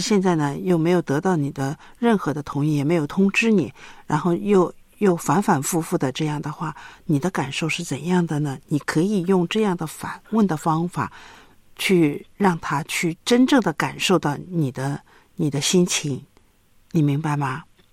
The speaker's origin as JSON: {"language": "Chinese", "country": "China", "said": "我觉得我们中国人吧，尤其是在农村长大的人都不善于表达"}